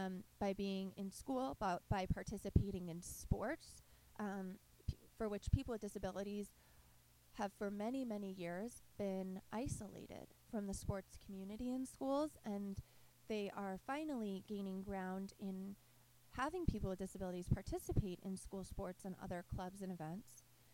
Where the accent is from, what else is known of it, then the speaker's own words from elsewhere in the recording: Philadelphia, Pennsylvania, United States; now in Michigan, United States; So in Michigan, where I'm from, initially, I'm from Philadelphia, but now I am in Michigan and have been for a very long time.